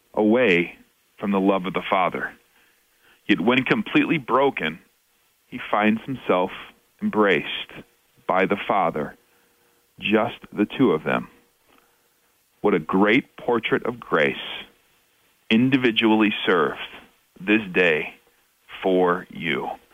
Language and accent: English; New York, United States; also born or lived in St. Louis / Minneapolis / St. Paul / Michigan; now in Chicago, United States; Since growing up in New York, life and the Lord's leading has led me to be a resident of a number of different geographic areas.